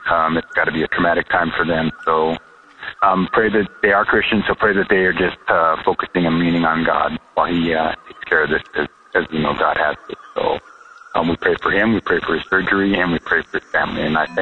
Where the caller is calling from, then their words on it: Kalispell, Montana, United States; I am calling from Kalispell, Montana.